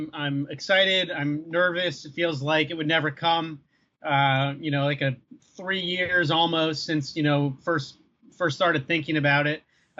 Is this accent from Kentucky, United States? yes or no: no; New Jersey, United States; I grew up in Northern Jersey. You know, so my teams were the Giants and Devils and Knicks and Yankees.